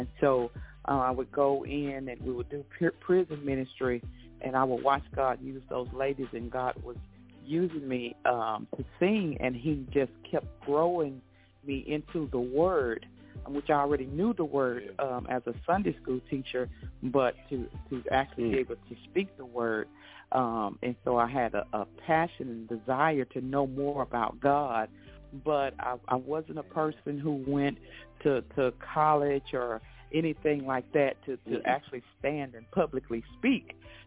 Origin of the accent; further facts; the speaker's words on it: Dubuque, Louisiana, United States; also born or lived in Bastrop; I used to live in Bastrop, Louisiana. I grew up in Dubuque, Louisiana, but I later moved to Bastrop, Louisiana